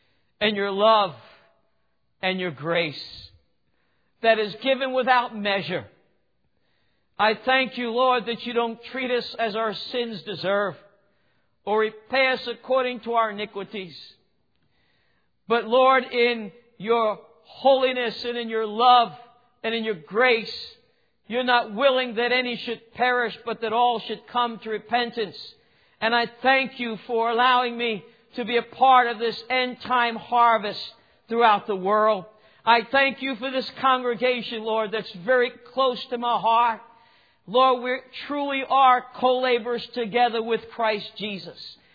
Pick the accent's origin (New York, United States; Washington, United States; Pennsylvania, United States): New York, United States; New York City; I'm from New York City, if you haven't been able to tell that yet.